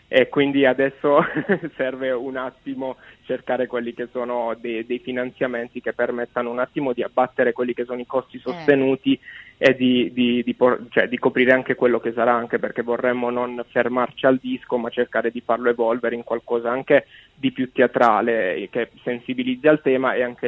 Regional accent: Apulia, Italy; now in Turin, Italy; Noi sì, siamo nati a Torino perché è la città in cui risiedo, anche se sono pugliese

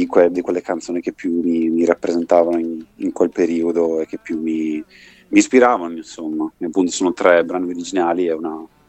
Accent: Gaino, Lombardy, Italy; vengo da Gaino, che è un piccolo villaggio sulle colline del Garda occidentale.

